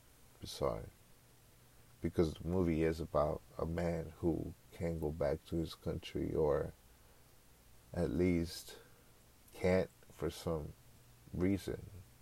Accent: Mexico; I grew up in Mexico, so walking back in the neighborhood that you walk when you were a little kid is just an emotional moment.

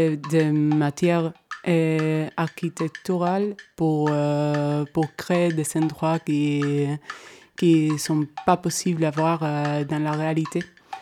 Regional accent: Seville, Andalusia, Spain; now in Paris, France; je viens de Séville, en Espagne, et maintenant j'habite à Paris. Depuis 9 mois, j'ai mon atelier au 59 de Rivoli.

